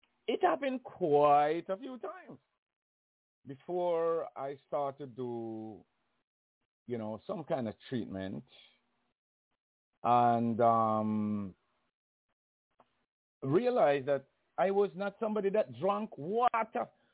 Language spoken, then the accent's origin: English; Jamaica; I learned that my problem was the way I grew up in Jamaica.